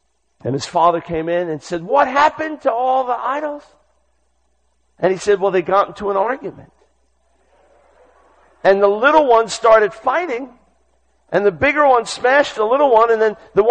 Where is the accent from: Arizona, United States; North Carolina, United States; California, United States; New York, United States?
New York, United States; But I'm from New York originally